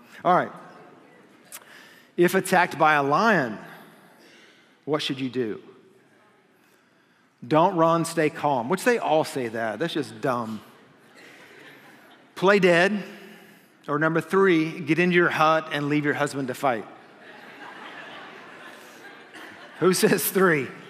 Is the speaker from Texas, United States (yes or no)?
no; Kansas, United States; as a kid, we grew up in Kansas.